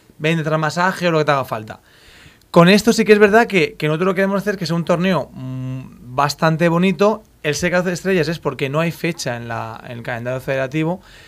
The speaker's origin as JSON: {"language": "Spanish", "region": "Castilla-La Mancha", "country": "Spain", "said": "digo, soy manchego"}